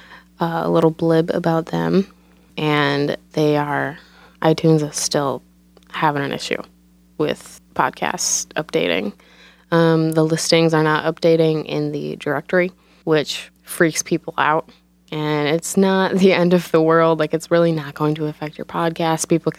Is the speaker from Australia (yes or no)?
no; Ohio, United States; I've known about them for years simply because they're based in Cincinnati, Ohio, and I grew up in Ohio.